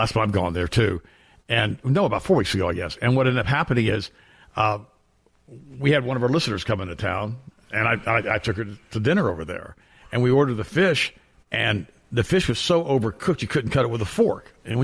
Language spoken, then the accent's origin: English; United States; I said, no, I'm American. My mom was from Germany.